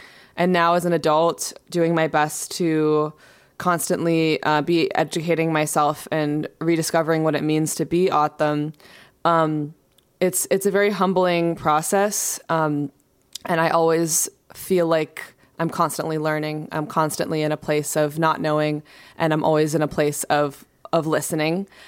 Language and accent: English; New York, United States; being someone who's mixed race and also born and raised in New York.